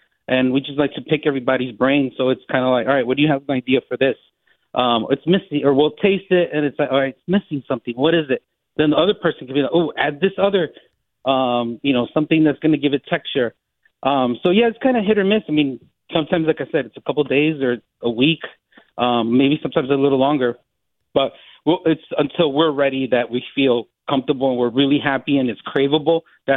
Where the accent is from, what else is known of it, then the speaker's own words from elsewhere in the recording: Chicago, Illinois, United States; I mean, there's really no shortage of just awesome Mexican seafood in the South Side, where I was born and raised in the Little Village neighborhood.